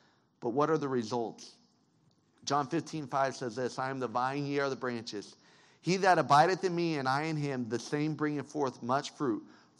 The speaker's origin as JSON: {"language": "English", "region": "Colorado", "country": "United States", "tie": "born or raised there", "said": "I grew up in Colorado. I'm a Broncos fan."}